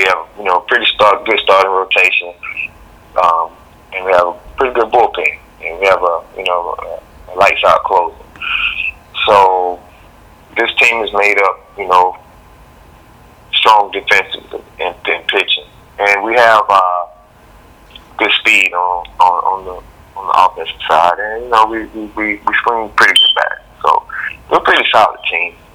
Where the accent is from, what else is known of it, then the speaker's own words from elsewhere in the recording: Selma, Alabama, United States; with an opportunity here at Selma University. So I didn't even have to move. I didn't have to leave my hometown.